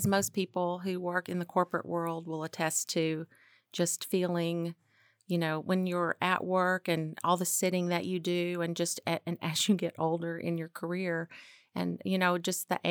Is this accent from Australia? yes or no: no; Arkansas, United States; I grew up in Arkansas. So one of the reasons I'm here at Skytera, it reminds me a lot of home.